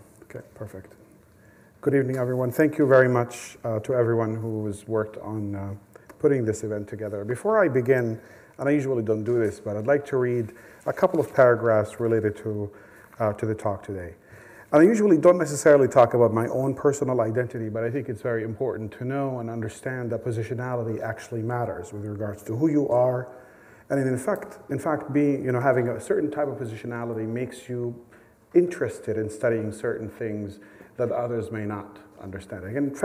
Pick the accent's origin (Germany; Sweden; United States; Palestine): Palestine; I'm the only member who was born and raised in Palestine.